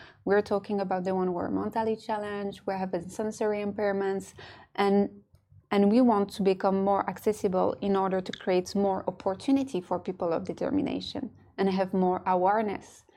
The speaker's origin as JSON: {"language": "English", "country": "France", "tie": "born or raised there", "said": "I was born and raised in France, but I'm also half Moroccan."}